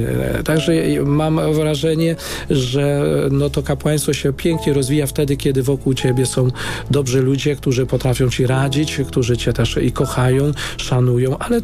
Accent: Nowy Sącz, Lesser Poland, Poland; born there; urodziłem się w Nowym Sączu w rodzinie wielodzietnej, bo 8 rodzeństwa, mam siostrę bliźniaczkę, Bożenkę

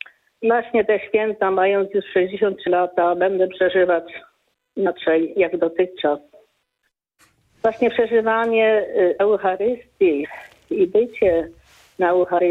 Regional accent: southern Poland, Poland; Ja jestem słuchaczką z południa Polski.

